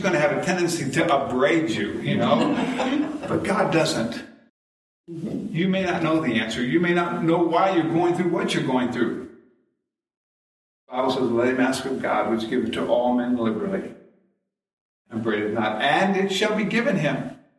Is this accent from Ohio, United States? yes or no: yes; Seville, Ohio, United States; moved away; And I'm an Ohio boy. I grew up in Seville, about a half hour away, you know.